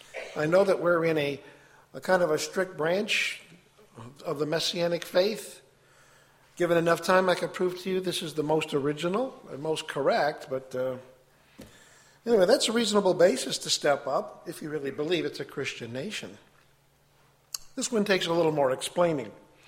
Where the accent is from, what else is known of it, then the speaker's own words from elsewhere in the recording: United States; Of course, I'm an American. I don't have a party affiliation.